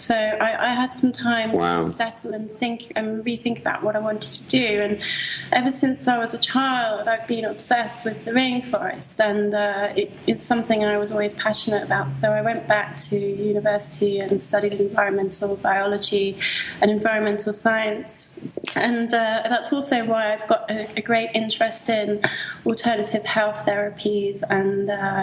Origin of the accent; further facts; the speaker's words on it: London, United Kingdom; accent: British; also born or lived in Cornwall; I'm originally from London, the UK, and I lived in the city half my life, and near the ocean the other half. I loved Cornwall.